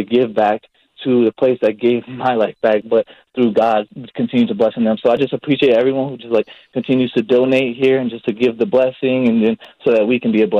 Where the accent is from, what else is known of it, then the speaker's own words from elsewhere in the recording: New Jersey, United States; So I'm from Jersey, really the opposite side of the country.